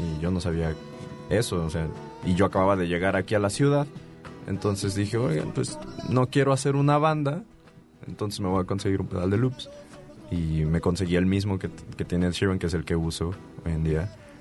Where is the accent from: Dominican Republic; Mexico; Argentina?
Mexico; Guanajuato; Bueno, yo crecí en Guanajuato y vengo de familia de músicos